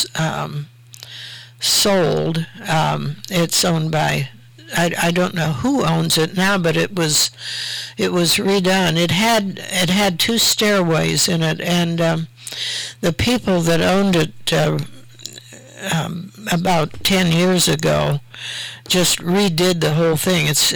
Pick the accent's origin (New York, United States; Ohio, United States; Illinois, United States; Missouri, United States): Ohio, United States; Marion; Yeah, on Moral Kirkpatrick Road, where I grew up.